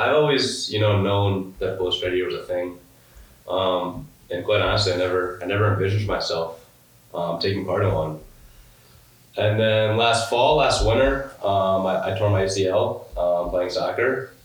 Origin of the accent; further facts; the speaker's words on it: Farmington, Connecticut, United States; I'm from Farmington, Connecticut.